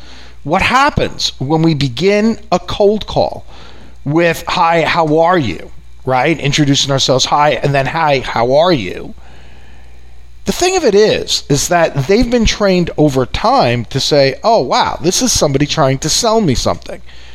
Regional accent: New York, United States; accent: New York; which, if you haven't picked up from my accent, right, big shock, I'm from New York.

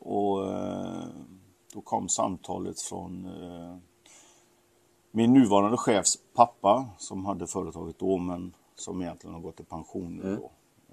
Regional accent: Surte, Västra Götaland County, Sweden; Och Ale är en av kommunerna utanför Göteborg och Surte är en bruksort i Ale kommun helt enkelt. Så där är jag uppvuxen

